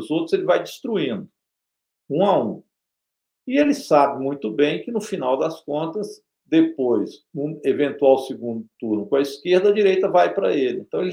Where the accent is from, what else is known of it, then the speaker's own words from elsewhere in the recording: Belo Horizonte, Minas Gerais, Brazil; born there; Eu sou nascido em Belo Horizonte, mas minha família é toda aí do lado, é do Manhuaçu, de São João do Manhuaçu.